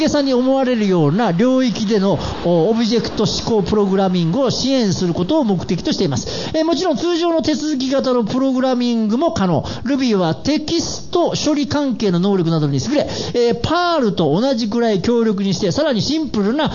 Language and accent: Japanese; Ise-Shima, Mie, Japan; 私伊勢島、三重県の伊勢島出身なんで、あ、まあ、あの辺はアゴ湾って言って真珠が取れるところなんですよ。